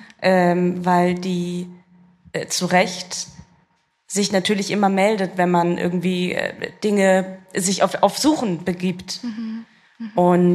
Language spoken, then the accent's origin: German; Germany; mit einem Filter einer Person, die ich bin, die in Deutschland geboren und aufgewachsen ist und natürlich trotzdem eine Migrationsgeschichte hat